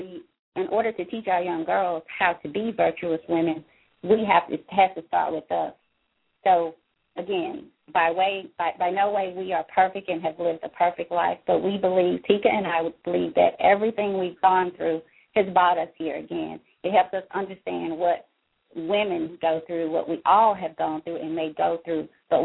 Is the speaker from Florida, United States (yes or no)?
no; Valdosta, Georgia, United States; now in Cordova, United States; for me, myself … I am born and raised in Valdosta, Georgia